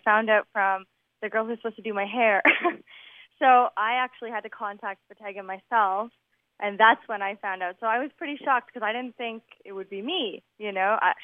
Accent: Ontario, Canada; I'm from Ontario

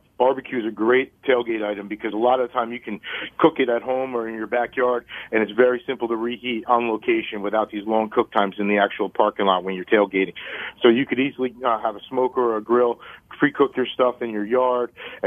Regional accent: New Jersey, United States; We consider ourselves Yankee barbecue because I am from New Jersey and our influences are from here.

